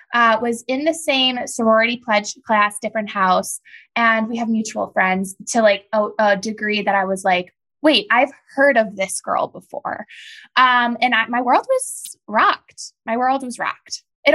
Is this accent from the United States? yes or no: yes; Chicago, Illinois, United States; Guys, I'm from Chicago, and this season is filmed in Chicago.